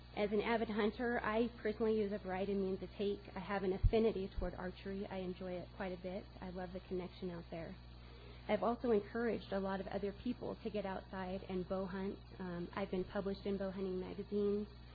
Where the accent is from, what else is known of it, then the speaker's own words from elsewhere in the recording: Colorado, United States; I'm from Southwest Colorado, and I am an outdoor writer.